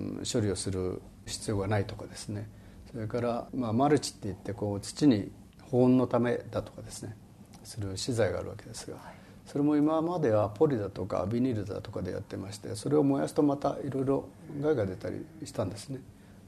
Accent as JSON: {"language": "Japanese", "region": "Gunma", "country": "Japan", "said": "地元群馬であります大和芋と一般の長芋を交雑したですね、"}